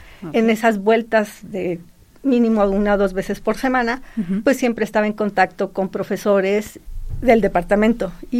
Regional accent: Aguascalientes, Mexico; born there; also born or lived in Lagos de Moreno, Mexico / Guanajuato, Mexico; nací aquí en Aguascalientes en febrero del 66, hace ya un ratito, pero por actividades de mi papá nos fuimos mudando a Lagos de Moreno, Jalisco, aquí muy cerca, y después a la ciudad de Guanajuato, capital

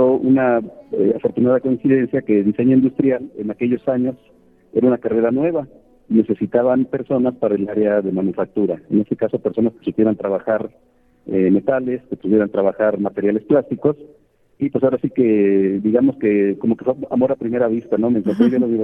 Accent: Aguascalientes, Mexico; also born or lived in Mexico City; yo nací en la Ciudad de México. Mi papá es originario de Aguascalientes, entonces viví 12 años allá y desde la secundaria estoy viviendo nuevamente en Aguascalientes.

